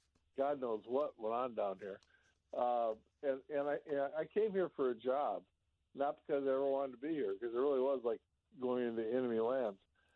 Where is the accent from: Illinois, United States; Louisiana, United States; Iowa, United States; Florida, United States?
Iowa, United States; Cascade; I remember driving, you mentioned Dubuque, from Dubuque to my hometown of Cascade one night, in must have been 1969 or 70